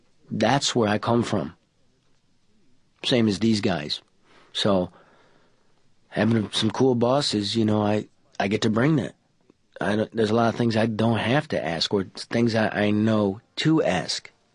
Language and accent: English; Detroit, Michigan, United States; I'm from Detroit, you know